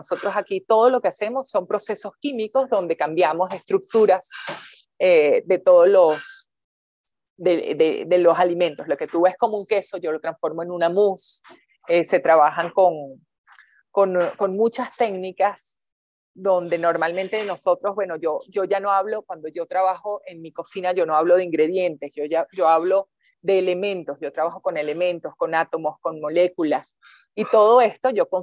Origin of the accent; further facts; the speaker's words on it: Venezuela; moved away as an adult; now in Colombia; pues soy venezolana. Llegué a Colombia hace un poco más de 5 años y comencé a trabajar en Colombia.